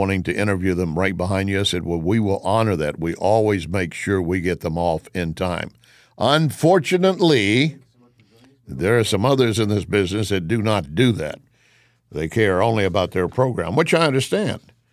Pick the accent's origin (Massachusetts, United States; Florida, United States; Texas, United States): Texas, United States; I'm a Texan, and I have a BS degree